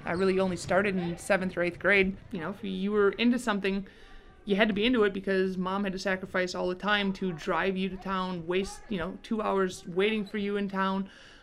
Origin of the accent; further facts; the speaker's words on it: Custer, Wisconsin, United States; I grew up in Custer, Wisconsin, two bars and a post office. Went to Stevens Point High School.